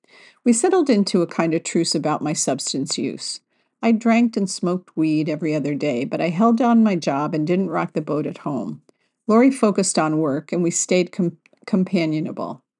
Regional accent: West Virginia, United States; I grew up in West Virginia in a large family without much money.

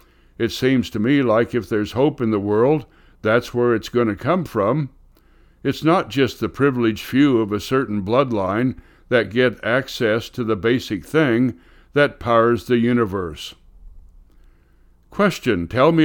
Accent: Colorado, United States; I grew up in Colorado where the clouds move very fast.

